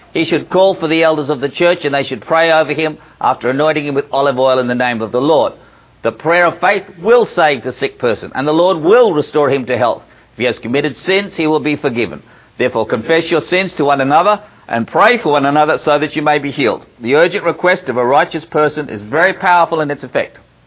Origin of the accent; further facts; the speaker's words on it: Australia; accent: Australian; I put a lot on the slides because of my Australian accent.